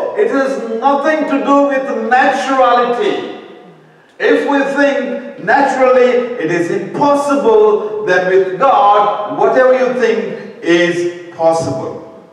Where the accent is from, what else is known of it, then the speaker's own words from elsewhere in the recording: South India, India; So we come from South India.